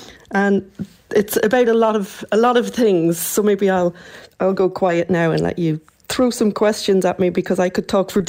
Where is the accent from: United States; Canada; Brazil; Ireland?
Ireland; being Irish